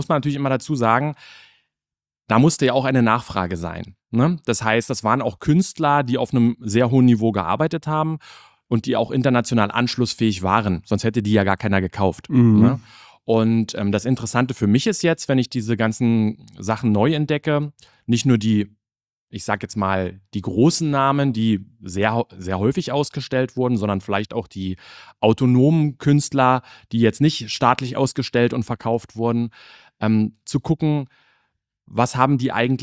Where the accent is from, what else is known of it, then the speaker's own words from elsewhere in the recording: Berlin, Germany; Ich bin 40 geworden und habe bis dahin mein Leben immer nach vorne gelebt. Also ich bin 84 in Ostberlin geboren und meine ersten Kindheitserinnerungen sind sehr rudimentär an die DDR.